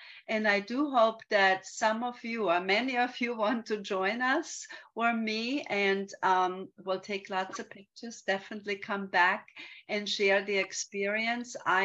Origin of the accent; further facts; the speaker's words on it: Austria; I am from Austria, as most of you know, or many of you know, and I was raised in an Intercoffee salon. I started when I was 15, and I was a little country pumpkin